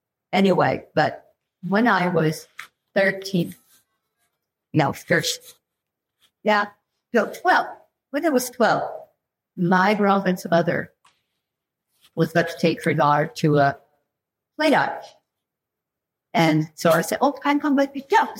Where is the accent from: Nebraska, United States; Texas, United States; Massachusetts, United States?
Texas, United States; there was a show, a live show, when I was growing up in Texas.